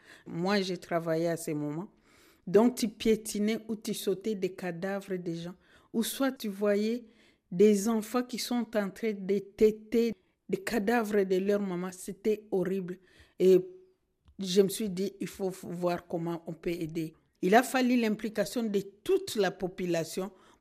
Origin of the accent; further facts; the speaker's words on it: North Kivu, DR Congo; first language Kinande; il y a le Kinande, ouais, qui est ma langue maternelle, le Swahili. Et je peux comprendre un peu le Kinyarwanda.